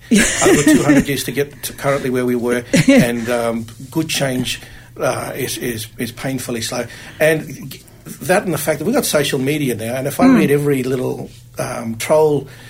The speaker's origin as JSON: {"language": "English", "country": "Australia", "said": "we're all Australian"}